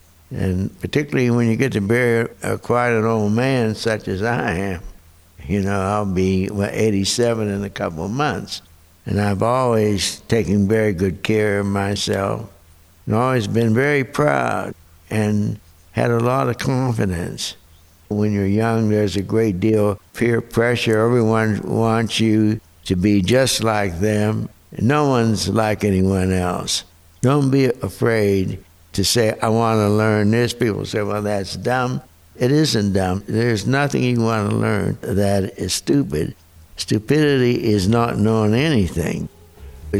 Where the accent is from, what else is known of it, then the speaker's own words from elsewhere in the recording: New Castle, Pennsylvania, United States; My birthday is July 23rd, 1926. I grew up in Newcastle, Pennsylvania. My father was a coal miner